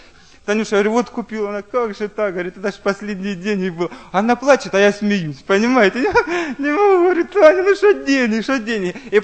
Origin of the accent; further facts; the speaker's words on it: Dzerzhynsk, Donetsk Oblast, Ukraine; у нас в городе Дзержинске, мы из Донецкой области